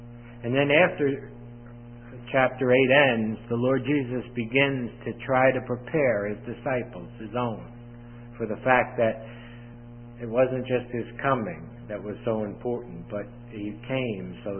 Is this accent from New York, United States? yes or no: yes; Long Island, New York, United States; Growing up in Long Island, being a Yankee fan, because the Yankees were there when the Mets weren't, and the Dodgers and the Giants had long since left.